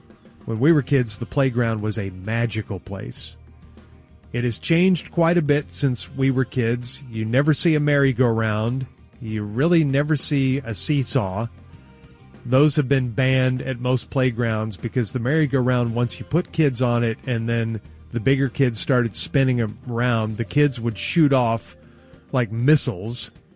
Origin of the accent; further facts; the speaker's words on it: Oklahoma, United States; where I was growing up in Oklahoma, hard pan.